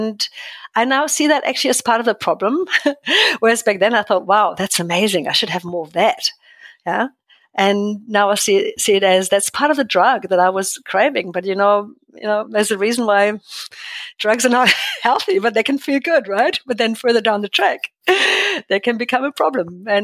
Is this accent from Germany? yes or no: yes; Germany; English is a second language; moved away as an adult; all these years as an immigrant, always, you know, feeling maybe I'm a bit different. I'm more direct. I come from Germany.